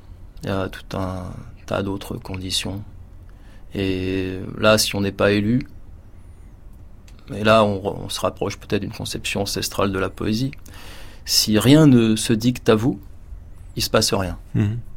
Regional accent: Sarcelles, Île-de-France, France; c'est mon enfance à Sarcelles dans des immeubles juste construits.

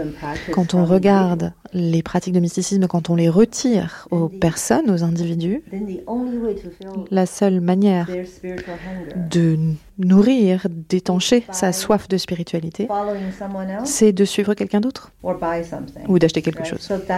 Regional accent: China; now in France; Je suis chinoise

